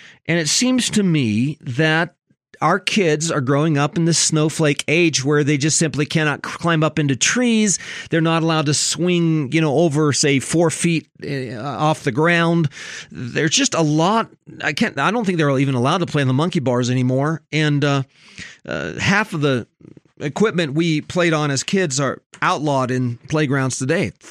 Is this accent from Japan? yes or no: yes; Japan; I grew up on Sandlots, actually mostly in Japan because we were missionary kids.